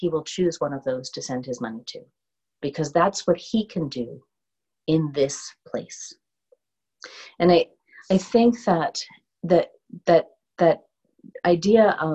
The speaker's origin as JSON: {"language": "English", "region": "New York", "country": "United States", "tie": "born or raised there", "lives_now": "Canada", "said": "I live out in Alberta and I grew up in New York, so pizza here just isn't the same."}